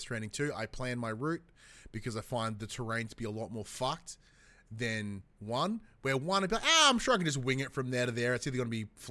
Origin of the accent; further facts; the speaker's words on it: Australia; granted, we are Australian and our experience within this game is going to be greatly impacted by being Australian.